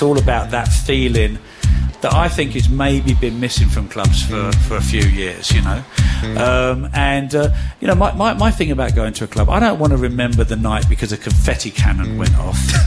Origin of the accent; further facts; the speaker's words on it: Uxbridge, London, United Kingdom; I'm from West London, Uxbridge.